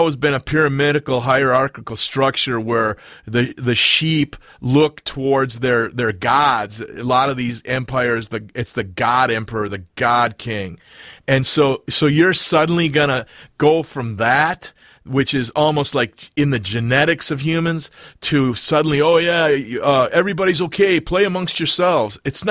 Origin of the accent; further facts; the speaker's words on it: Midwest, United States; You know, I'm from the Midwest, working class roots. My whole family, who's still alive, lives there.